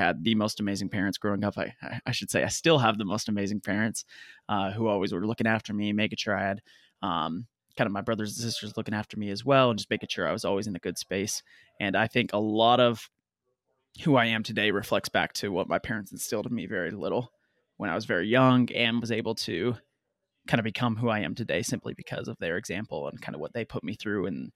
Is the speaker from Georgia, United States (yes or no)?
no; Hemet, California, United States; Growing up in Hemet, if anyone knows the area, it's kind of in between both LA and San Diego.